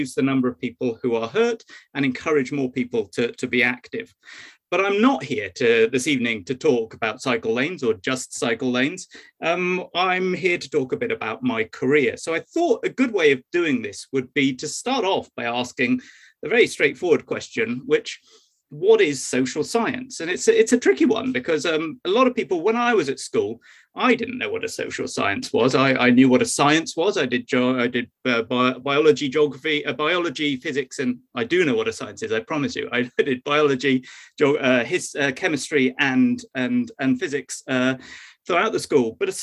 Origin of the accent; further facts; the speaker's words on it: Bristol, South West England, United Kingdom; So, as I said, I grew up in Bristol.